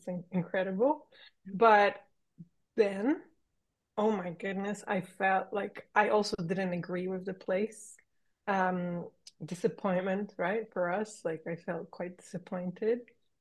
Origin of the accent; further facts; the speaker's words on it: Warsaw, Masovian Voivodeship, Poland; English is a second language; also born or lived in London; I actually live mainly in Warsaw, in my hometown. And I do pop back to London a lot, where I spent nearly 10 years. And at the moment, yes, I am in Australia.